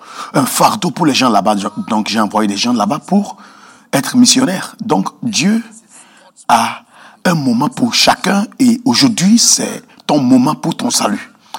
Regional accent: Jamaica; Comme nous venons de Jamaïque et les Caraïbes, j'ai vu les îles.

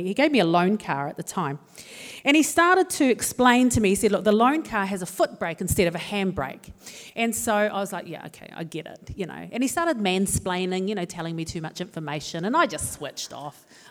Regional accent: Auckland, New Zealand; No, I'm from West Auckland. I moved into a place called Massey.

